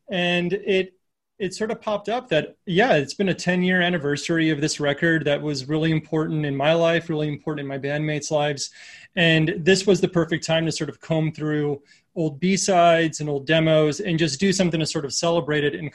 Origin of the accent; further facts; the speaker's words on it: El Paso, Texas, United States; I was a teenager growing up in El Paso, listening